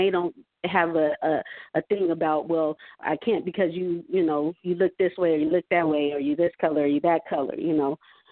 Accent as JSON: {"language": "English", "town": "Fresno", "region": "California", "country": "United States", "tie": "born or raised there", "said": "I was born and raised in Fresno, in Southwest Fresno."}